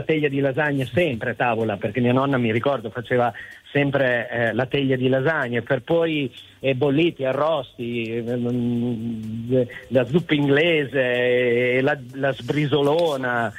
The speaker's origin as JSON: {"language": "Italian", "town": "Modena", "region": "Emilia-Romagna", "country": "Italy", "said": "Io sono di Modena, quindi immaginate voi cosa può essere, no?"}